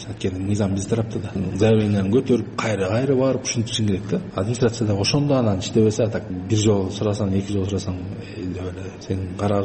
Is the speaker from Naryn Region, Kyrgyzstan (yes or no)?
no; Bishkek, Kyrgyzstan; мен шаарда өстүм да, Бишкек.